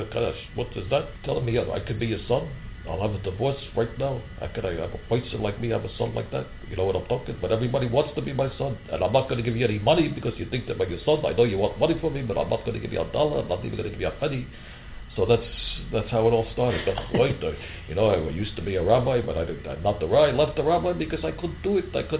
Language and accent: English; Brooklyn, New York, United States; You know, growing up in Brooklyn, New York